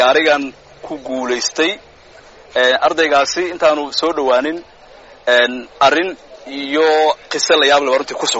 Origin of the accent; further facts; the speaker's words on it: Sanaag, Somalia; waxaanu ka socdaa gobolka Sanaag